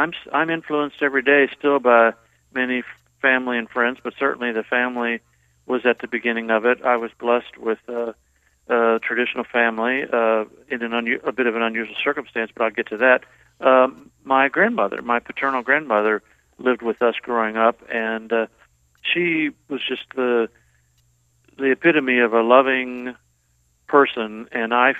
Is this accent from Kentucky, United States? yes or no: yes; Kentucky, United States; I grew up in Kentucky, near Louisville, on a little small farm 60 years ago.